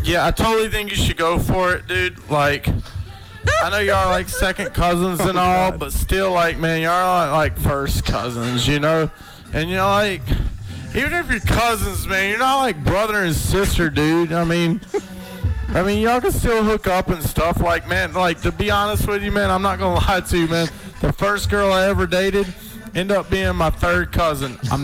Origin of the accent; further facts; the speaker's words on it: North Carolina, United States; I'm from North Carolina, man.